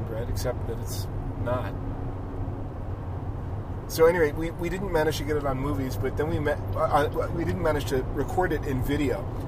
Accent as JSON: {"language": "English", "region": "New York", "country": "United States", "said": "I came from New York."}